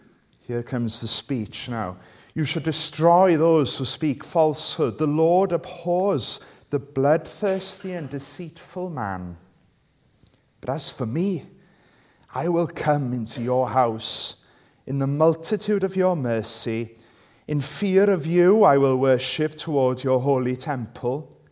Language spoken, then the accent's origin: English; Wales, United Kingdom; first language Welsh; English is a second language; Sorry, my Welsh is my first language.